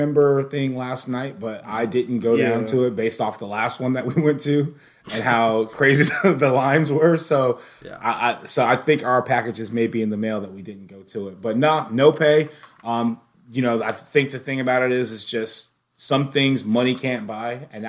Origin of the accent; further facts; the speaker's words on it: Jacksonville, Florida, United States; And I was like, oh, I'm from Jacksonville.